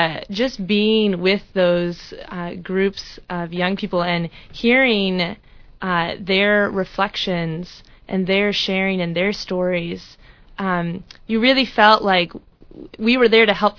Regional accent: Ohio, United States; now in Chicago, United States; But I come from Ohio

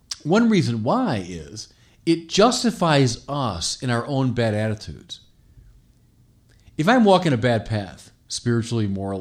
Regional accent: Chicago, Illinois, United States; the greatest racism he faced anywhere in the country was right in my hometown of Chicago.

